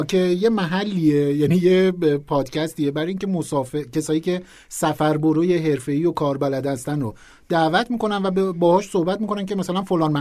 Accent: Tehran, Tehran Province, Iran; اهل تهرانم البته

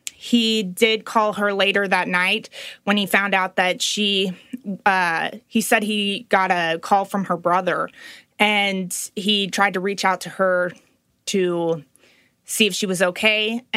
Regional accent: Little Rock, Arkansas, United States; It would mean everything. I am from Little Rock.

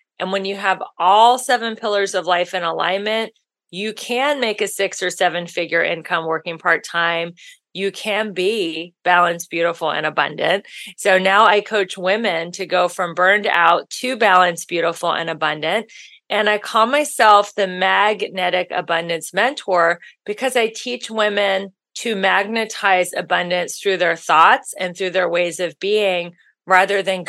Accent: Ohio, United States; now in Los Angeles, United States; And I'm from Ohio. I'm in a big city like LA.

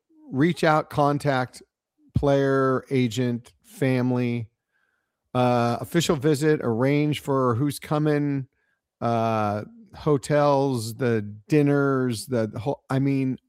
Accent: California, United States; we're Southern California guys. We can't take rain for that long.

